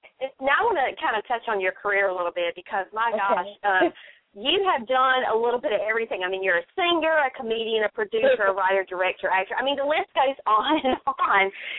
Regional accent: North Carolina, United States; accent: North Carolina; later this summer in the great state of North Carolina, where I reside, in case you couldn't tell by my accent

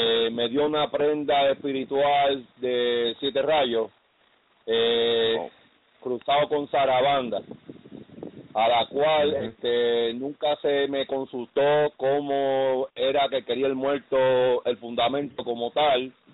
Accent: Puerto Rico; Mi hermano, soy aquí de Puerto Rico.

